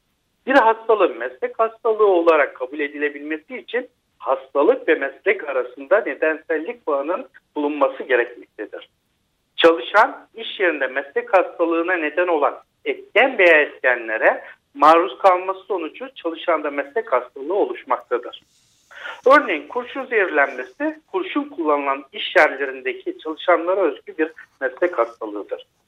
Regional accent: Uşak, Turkey; 1971 yılında Uşak'ta doğdum. 1988 yılında Uşak Lisesi'nden mezun oldum.

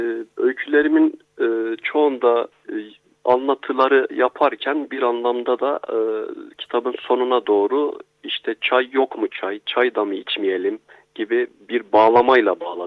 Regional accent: Adıyaman, Turkey; Ben Adıyamanlıyım aslen

